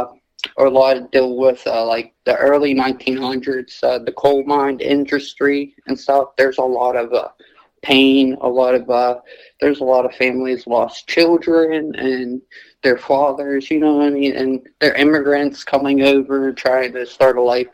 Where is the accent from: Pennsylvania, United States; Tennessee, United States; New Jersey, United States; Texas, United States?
Pennsylvania, United States; Perryopolis; I am from out in Fayette County, out by Perryopolis.